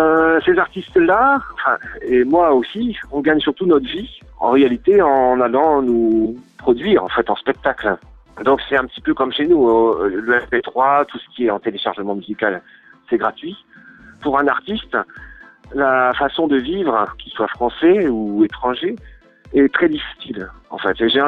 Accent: Lille, Hauts-de-France, France; now in China; chez nous à Lille, bon, on a la chance d'avoir encore des bars, des endroits ouverts, qui est vraiment dans notre culture

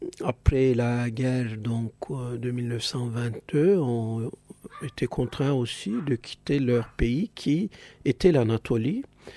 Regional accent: Manisa, Turkey; Du côté de ma famille maternelle, je peux dire que je suis originaire de l'ouest de la Turquie, de la petite ville de Manisa

